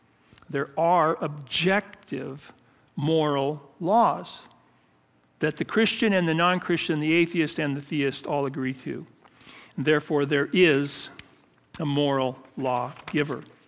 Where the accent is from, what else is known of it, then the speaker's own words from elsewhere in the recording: Downey, California, United States; born there; But is it true that I was born in Downey, California? Yes.